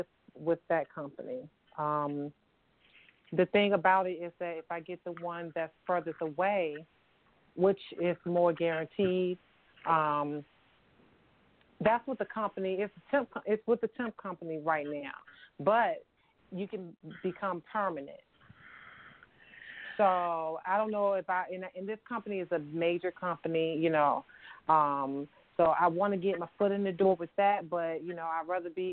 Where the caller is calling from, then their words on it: Hampton, Virginia, United States; the funny part about it is that we're in Hampton, Virginia.